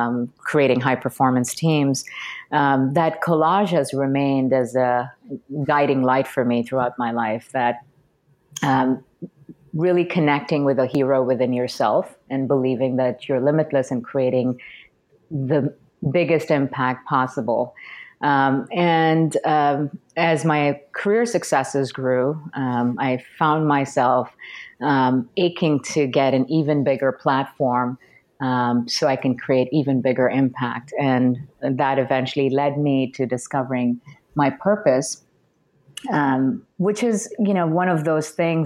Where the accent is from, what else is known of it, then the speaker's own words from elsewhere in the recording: India; when I was a little girl growing up in India. I was raised in an environment that was very traditional and conservative